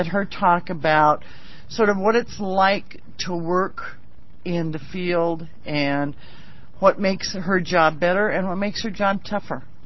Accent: Portland, Oregon, United States; I grew up in Northeast Portland, and I make a pretty good living at the Union, thanks

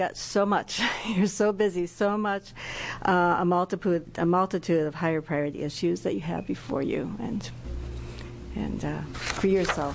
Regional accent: Portland, United States; I'm from Portland, and I'm here just for myself.

